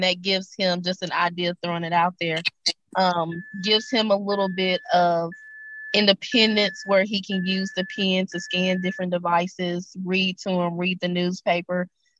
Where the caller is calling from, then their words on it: Tennessee, United States; I'm from Tennessee.